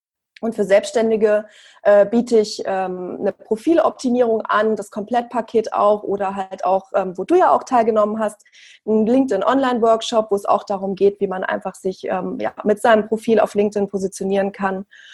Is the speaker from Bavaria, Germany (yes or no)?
no; Frankfurt, Hesse, Germany; Also ich bin, wie gesagt … Ich bin 32 Jahre alt und ich komme aus Frankfurt.